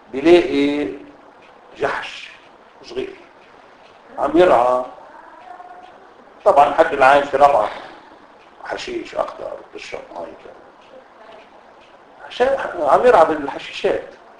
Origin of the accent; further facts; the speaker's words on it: Beqaa, Lebanon; هيدي عين الزغرين عندنا بمنطقة البقاع. هيدي عين الزغرين معروفة من يعني من نحن صغار